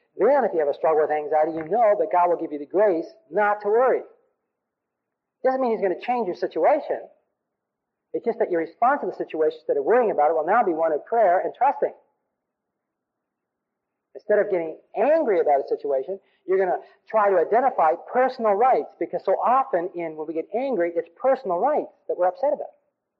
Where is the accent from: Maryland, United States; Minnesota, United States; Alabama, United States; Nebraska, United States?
Nebraska, United States; Broken Bow; Well, I'm from Broken Bow, Nebraska.